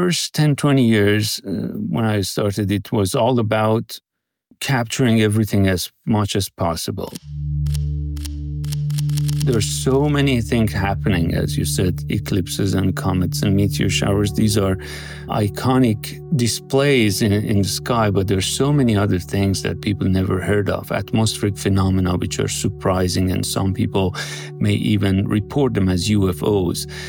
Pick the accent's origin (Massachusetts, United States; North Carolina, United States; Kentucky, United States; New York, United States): Massachusetts, United States; Boston; born or raised there